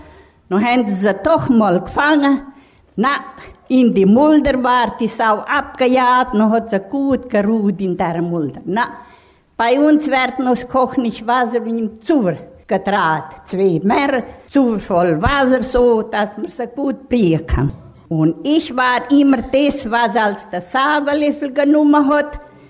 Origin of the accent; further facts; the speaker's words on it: Semlak, Arad County, Romania; Ich komme aus Semlak.